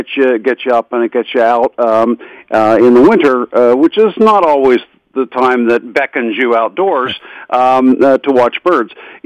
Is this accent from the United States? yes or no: yes; Pittsburgh, Pennsylvania, United States; I grew up in Squirrel Hill in the east end of Pittsburgh, and all I remember from my youth was my mother feeding the birds